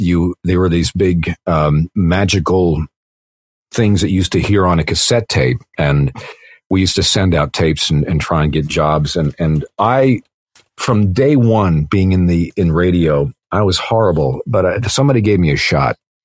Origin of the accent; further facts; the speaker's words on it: Peterborough, Ontario, Canada; born there; Originally, I started in the birth canal back in Canada in a little small town called Peterborough.